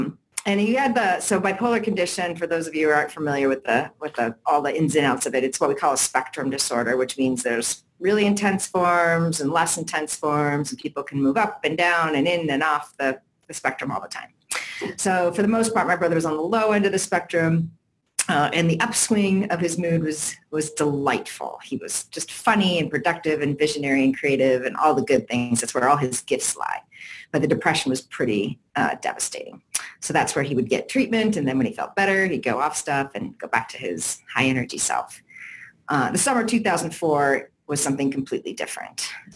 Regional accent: Connecticut, United States; born there; now in Denver, United States; I was born in Connecticut, but not a New Englander. Mm. I moved out to Denver in 1990

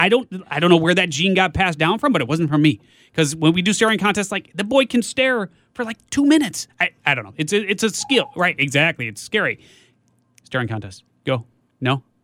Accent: Chicago, Illinois, United States; I am from Chicago.

